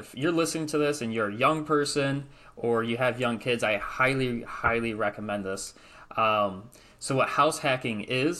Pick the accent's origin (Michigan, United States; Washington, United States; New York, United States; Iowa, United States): Michigan, United States; I'm from Michigan, and this is where this house was.